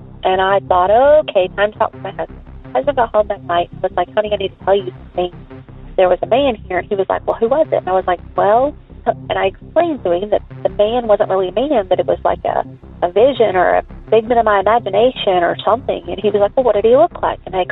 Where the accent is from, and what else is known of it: Long Beach, California, United States